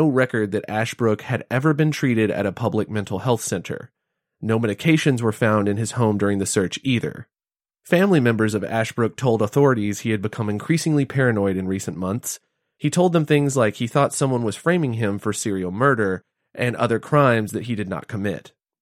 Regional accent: Everman, Texas, United States; This is the neighborhood just north of my hometown, Everman.

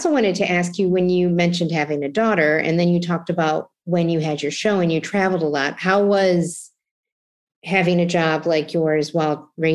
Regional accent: Ohio, United States; So let me ask you, because I grew up in Ohio, rural Ohio, and I have a daughter who's growing up in New York City.

